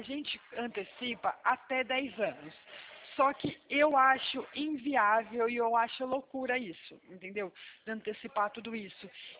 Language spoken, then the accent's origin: Portuguese; Santa Bárbara d'Oeste, São Paulo, Brazil; Aqui a gente é do interior de São Paulo. Eu sou de Santa Bárbara do Oeste.